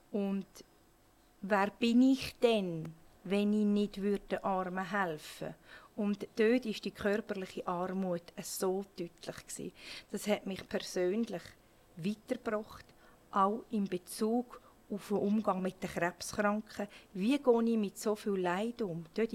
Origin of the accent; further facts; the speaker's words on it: Switzerland; Ich komme aus der Schweiz